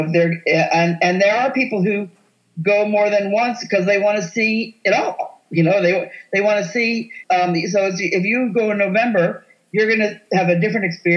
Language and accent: English; Buffalo, New York, United States; I'm from Buffalo, New York, and we survive all things.